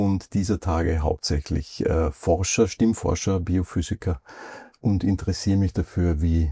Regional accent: Salzburg, Austria; Ich bin Salzburger.

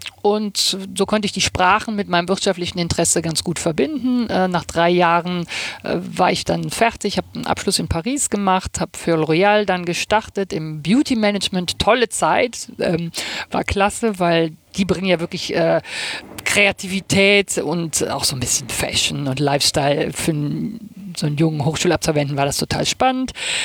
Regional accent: North Rhine-Westphalia, Germany; now in Hamburg, Germany; Ich komme aus dem Rheinland, hört man ja auch immer noch, obwohl ich schon so lange in Hamburg bin.

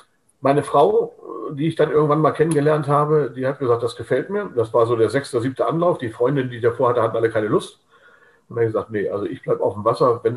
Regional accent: Hamburg, Germany; Wir hatten zwar ein Zuhause, das war Hamburg, also ich bin gebürtiger Hamburger

